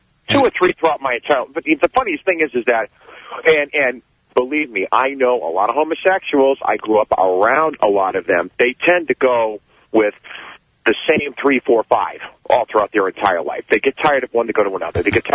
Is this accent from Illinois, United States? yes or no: no; New York City, New York, United States; I grew up in New York City, okay?